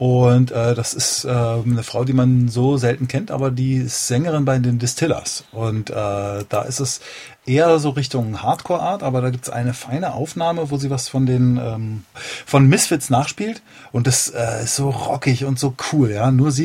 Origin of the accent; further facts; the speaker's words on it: Berlin, Germany; Ich bin ja hier in Berlin groß geworden